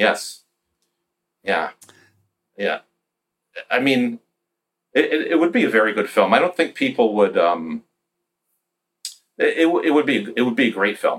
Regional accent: Connecticut, United States; to public school in a very rural area of Connecticut that's more like going to school. It's more like growing up in New Hampshire or Maine than what people think of as Connecticut

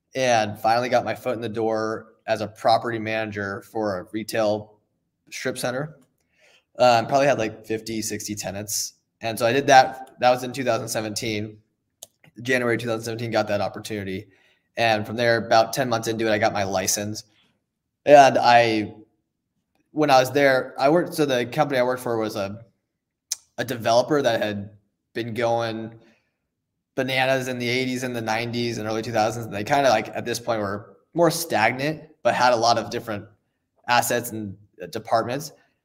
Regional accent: Overland Park, Kansas, United States; I'm from Overland Park, Kansas City originally, so I went to KU.

